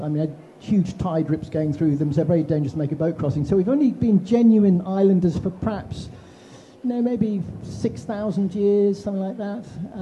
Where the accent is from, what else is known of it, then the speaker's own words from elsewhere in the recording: East of England, United Kingdom; I grew up in Norfolk as well